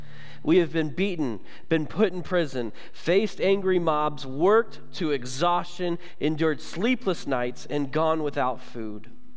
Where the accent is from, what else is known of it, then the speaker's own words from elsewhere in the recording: Kentucky, United States; we planted a church in my hometown in Kentucky.